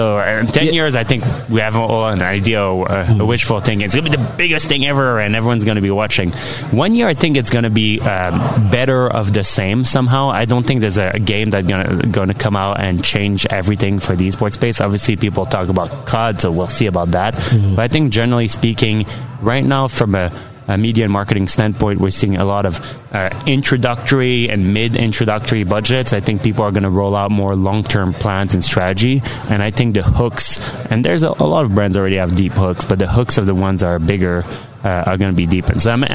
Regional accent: Montreal, Quebec, Canada; now in Los Angeles, United States; I'm from Montreal

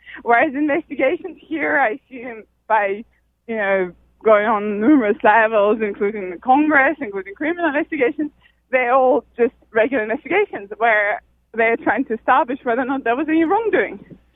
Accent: Moscow, Russia; born there; English is a second language; I was born in Moscow

